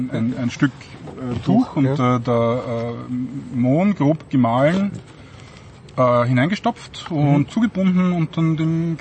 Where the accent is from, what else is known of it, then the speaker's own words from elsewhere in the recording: Austria; Was man bei uns in Österreich wahrscheinlich kennt, ist der Graumohn